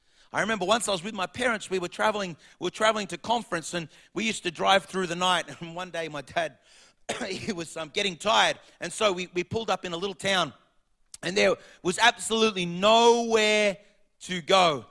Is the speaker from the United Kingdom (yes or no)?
no; Australia; See, I'm sad to say, as an Aussie, there's no room for Jesus anymore.